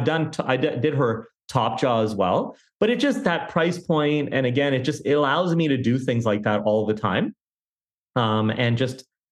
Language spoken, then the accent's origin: English; Pakistan; And then I buy it at a discount because I'm Pakistani.